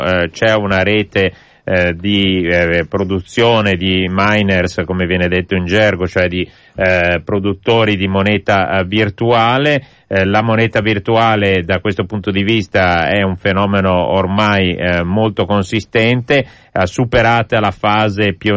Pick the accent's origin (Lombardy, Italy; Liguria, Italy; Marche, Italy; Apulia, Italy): Lombardy, Italy; Milan; born there; A Milano.